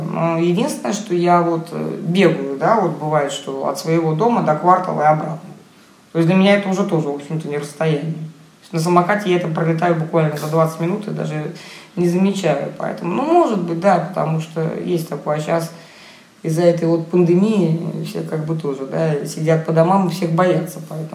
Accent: Kronstadt, Saint Petersburg, Russia; вот я из Кронштадта.

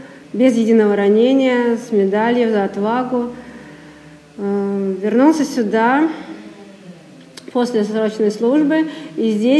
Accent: Kronstadt, Saint Petersburg, Russia; also born or lived in Leningrad; Я родилась в Ленинграде, но считаю себя коренной кронштадткой, потому что являюсь кронштадткой как минимум в четвертом поколении.

